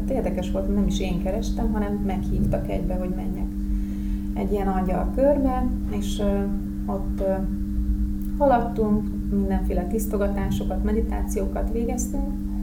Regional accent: Hungary; Vidéken nőttem föl, a szüleim lakiteleken laknak, és egy ilyen teljesen átlagos családban rendkívül szorgalmas tanuló voltam mindig.

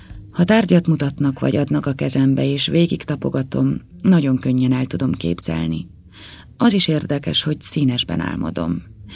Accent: Szeged, Csongrád-Csanád, Hungary; also born or lived in Pécs / Kassa; Pécset születtem, és első 7 évemet itt éltem le. Az elemit és az első 3 gimnáziumi osztályt Szegeden végeztem. Innen Kassára kerültem egy családi házba, ahol még a háborús években, 1942-ben érettségiztem.

